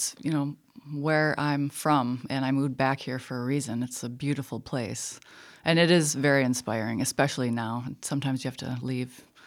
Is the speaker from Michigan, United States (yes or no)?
yes; Muskegon, Michigan, United States; also born or lived in Caribbean; I grew up in Muskegon, and I was born here. I moved away on around 2004, and then I moved back around 2015